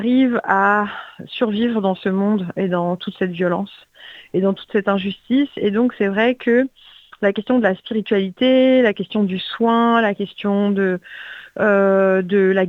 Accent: France; donc moi j'ai grandi en France, j'ai pas beaucoup bougé quand j'étais petite

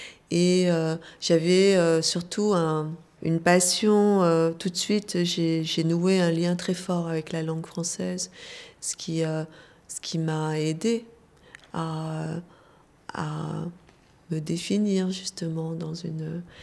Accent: France; Oui, je suis française. Mais d'origine coréenne.

